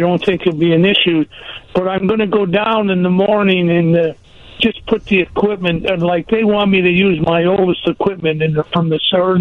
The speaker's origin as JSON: {"language": "English", "country": "Canada", "tie": "born or raised there", "said": "Because we grew up in Canada"}